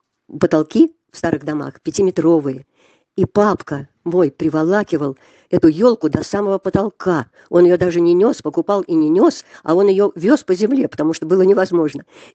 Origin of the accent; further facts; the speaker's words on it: Moscow, Russia; born there; Я родилась в Москве, на площади Пушкина, в огромной коммунальной квартире, населенной самыми разными семьями.